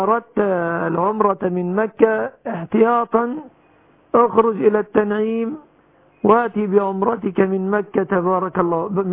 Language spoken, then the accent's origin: Arabic; Egypt